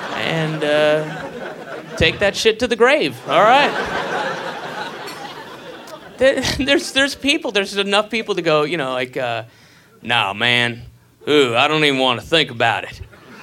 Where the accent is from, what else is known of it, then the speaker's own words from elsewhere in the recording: Georgia, United States; And I grew up in the South, you know, there's a lot of racism there. And I grew up outside of Atlanta and then moved from there to Boston.